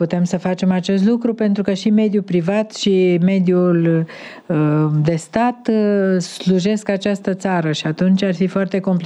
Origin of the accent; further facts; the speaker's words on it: Drobeta-Turnu Severin, Mehedinți County, Romania; Zic: de la Turnul Severin.